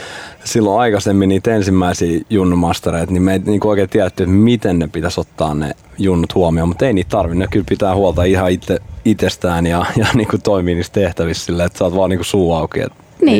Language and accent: Finnish; Lahti, Päijät-Häme, Finland; mä oon Lahdesta kotoisin